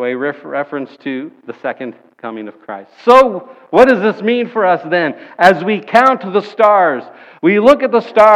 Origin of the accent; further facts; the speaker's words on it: Florida, United States; I'm from South Florida, and I never had a boat, so I couldn't do this too often